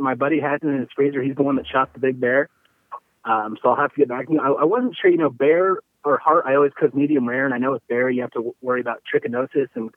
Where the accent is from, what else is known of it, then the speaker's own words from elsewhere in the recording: New Mexico, United States; I'm from out west here. I grew up in New Mexico.